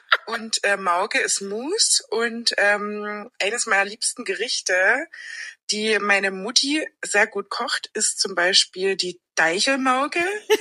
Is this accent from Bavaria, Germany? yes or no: no; Saxony, Germany; Also, ich komme aus der Oberlausitz, aus dem Kreis Bautzen.